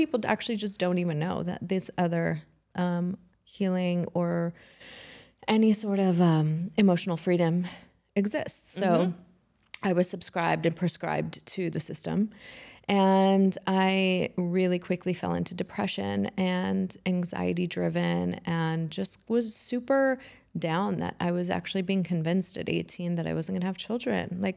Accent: Nairobi, Kenya; born there; So I was born in Nairobi. I'm Kenyan. And people are like, but you're not African. Like, you don't look black. I'm like, yeah, but I'm Kenyan. Like, my mom's from Zanzibar. My dad's from Mombasa.

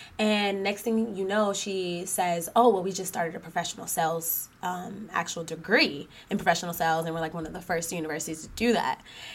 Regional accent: Georgia, United States; Okay, so I am from Illinois, Georgia, which is like right down 75 south, if you are familiar with the Atlanta area. So I didn't grow up too far from Kennesaw, maybe like an hour and a half out.

